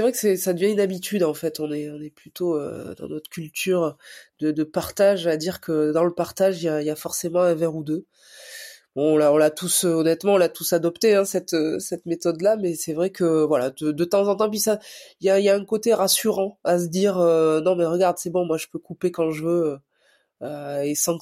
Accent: Chamonix, Auvergne-Rhône-Alpes, France; also born or lived in Bordeaux; j'ai grandi à Chamonix, donc j'ai commencé par le ski de fond. Voilà, donc sport études ski de fond, je suis revenu sur Bordeaux au moment du lycée

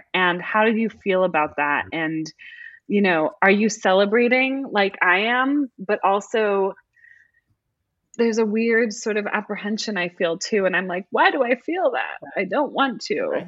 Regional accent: California, United States; So I mentioned to you before we started, I'm from California.

